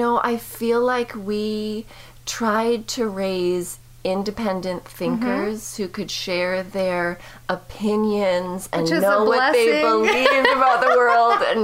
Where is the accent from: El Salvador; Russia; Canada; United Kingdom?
Canada; Vancouver, British Columbia; now in Vancouver, United States; We live in Vancouver, Washington, but I'm from Vancouver, BC